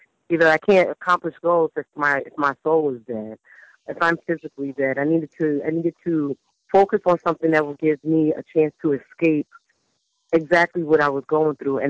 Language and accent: English; Bronx, New York, United States; My experiences, me growing up in the South Bronx and also my family.